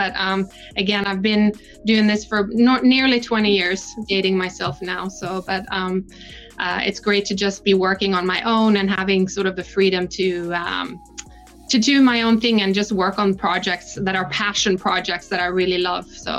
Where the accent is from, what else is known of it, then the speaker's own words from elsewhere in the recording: Norway; English is a second language; moved away as an adult; now in United States; Very quickly, I'm originally from Norway. I moved to the US to go to college. I went to New York first in 1995